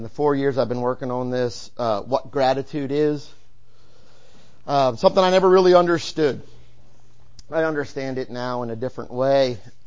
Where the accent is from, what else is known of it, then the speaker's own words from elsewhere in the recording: New Jersey, United States; I'm also from New Jersey, so I talk really fast.